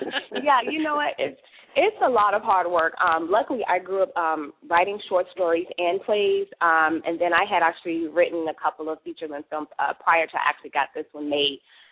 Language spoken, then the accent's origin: English; Chicago, Illinois, United States; now in Los Angeles, United States; I'm actually from Chicago. Currently I'm residing in Los Angeles